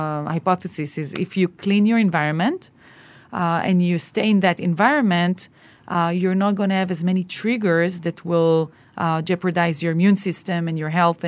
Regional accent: Miami, Florida, United States; I come from Miami, so we have basically the same weather.

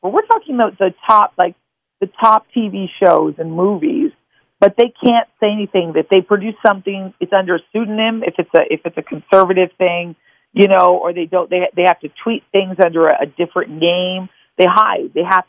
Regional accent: New York, United States; I was like, okay, so he's a crude New Yorker. I don't care. I'm from New York, you know?

